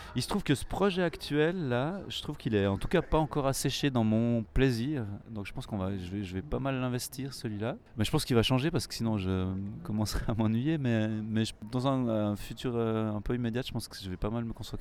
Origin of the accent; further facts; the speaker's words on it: Switzerland; j'ai 40 ans, je suis suisse, j'ai une vie de famille